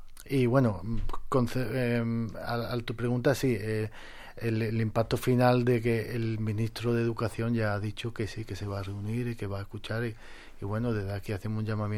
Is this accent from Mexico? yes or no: no; Spain; que somos españoles de pleno derecho y que formamos parte del acervo cultural de España